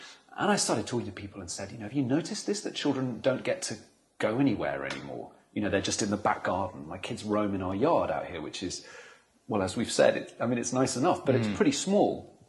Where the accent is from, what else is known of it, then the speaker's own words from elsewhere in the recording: Canterbury, South East England, United Kingdom; I'm from Canterbury in Kent, which is, you know, a smallish city in the southeast of the UK.